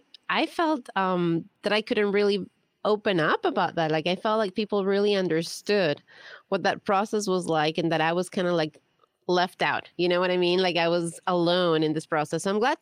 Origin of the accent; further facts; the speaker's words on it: Ecuador; So I'm originally from Ecuador